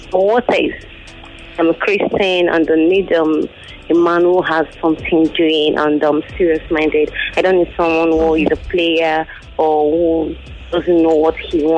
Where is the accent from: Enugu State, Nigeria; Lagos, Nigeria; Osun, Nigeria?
Enugu State, Nigeria; I'm from Enugu State. I reside here in Nigeria.